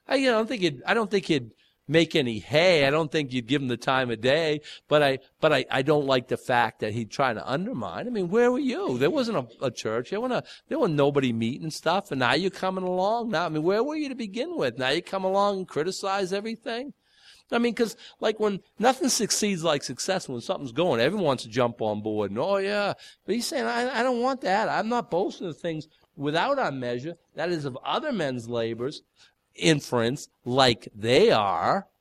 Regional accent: United States; Listen, I got to tell you, growing up in America, I didn't until I was 20.

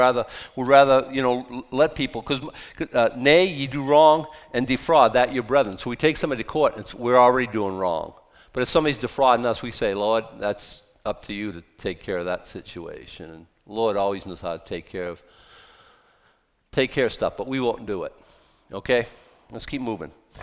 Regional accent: Boston, Massachusetts, United States; I grew up in Boston. I was, like, political.

